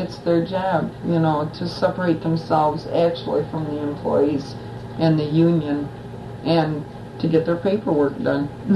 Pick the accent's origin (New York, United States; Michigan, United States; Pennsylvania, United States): Michigan, United States; Detroit; born there; and I was born in Wayne County, Detroit.